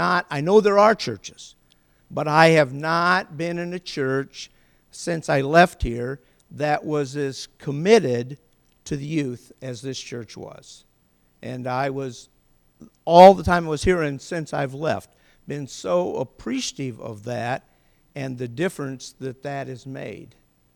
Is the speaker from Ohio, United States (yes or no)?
yes; Ohio, United States; Now, I'm from Ohio, and before I came out here, I had not even seen a bean.